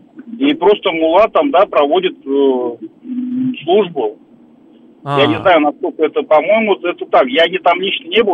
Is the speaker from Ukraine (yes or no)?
no; Moscow, Russia; also born or lived in Nizhny Novgorod Oblast; Я с 3 лет в Москве живу, как нижегородский татарин.